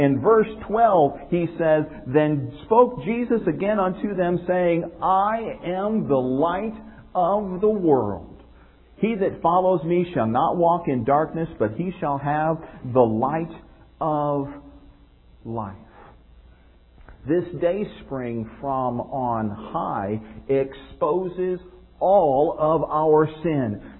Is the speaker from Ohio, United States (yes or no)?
yes; Cleveland, Ohio, United States; I remember growing up in Cleveland, Ohio, where we only had three seasons.